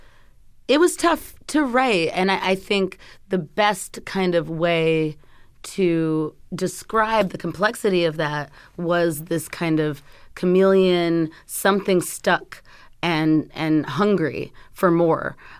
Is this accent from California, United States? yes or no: yes; San Bernardino, California, United States; I grew up in the suburbs of California.